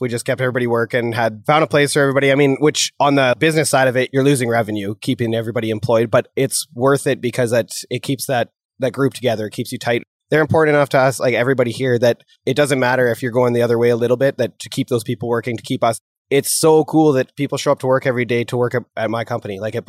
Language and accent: English; Canada; We're Canadian.